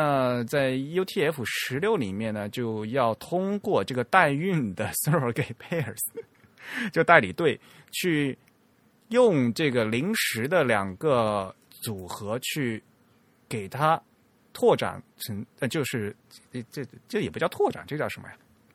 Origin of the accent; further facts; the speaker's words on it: China; 那对我们中国人来讲是比较浪费